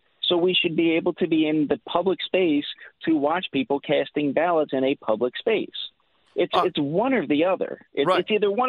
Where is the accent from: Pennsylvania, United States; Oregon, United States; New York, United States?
Pennsylvania, United States; Philadelphia; I grew up, I'm Philly born and bred myself. I'm from Kensington.